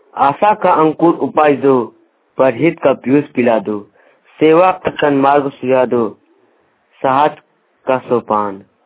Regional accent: Deoghar, Jharkhand, India; मैं देवघर प्रखंड के रहने वाले हूँ, थाना जसीडी।

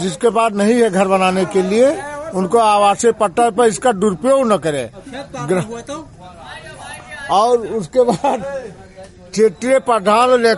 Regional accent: Hazurpur, Uttar Pradesh, India

